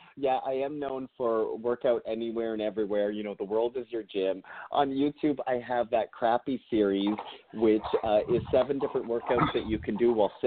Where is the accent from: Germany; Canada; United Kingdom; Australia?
Canada; now in United States; Well, a lot of people don't know that I'm Canadian because I guess I fit in so well